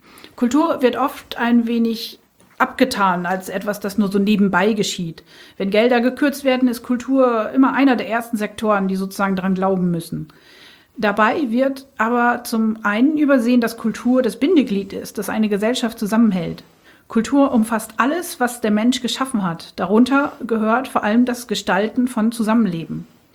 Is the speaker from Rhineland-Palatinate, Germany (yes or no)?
no; Oldenburg, Lower Saxony, Germany; also born or lived in Emsland; Ich bin gebürtige Enzländerin, aber in der Stadt Oldenburg aufgewachsen. Ich bin 41 Jahre alt, ich bin seit 11 Jahren verheiratet. Wir sind beide katholisch